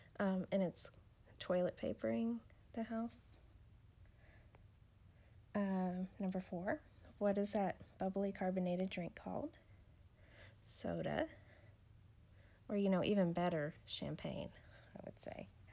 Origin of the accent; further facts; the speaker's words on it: United States; Where are you from in the world? I'm from the United States.